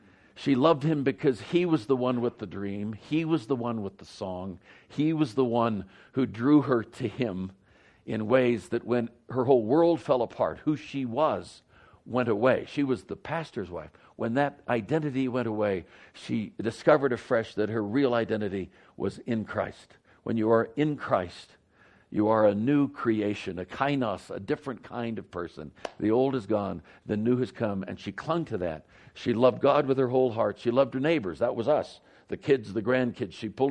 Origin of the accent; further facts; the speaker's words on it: Oakland, California, United States; And we came back, and I grew up in Oakland, California.